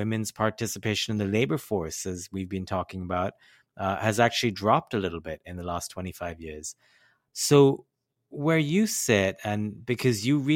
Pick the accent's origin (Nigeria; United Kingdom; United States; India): India; I grew up in South Asia, in India